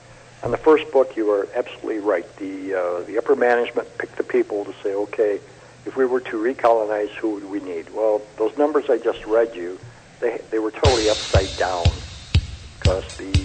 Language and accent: English; Midwest, United States; I came from the Midwest, you know, becoming the great Rust Bowl now, and it really gets me, you know.